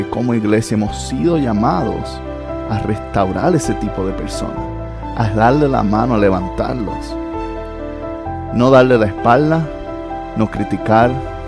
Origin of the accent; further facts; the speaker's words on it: Puerto Rico; no entiendo porque de donde yo vengo, Puerto Rico, no hay división de colores, al menos cuando yo crecí